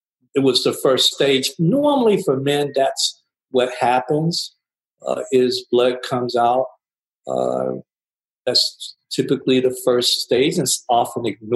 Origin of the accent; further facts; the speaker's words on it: Gaston, Alabama, United States; growing up in Gaston, Alabama, and paving the road, me and many, many, many others.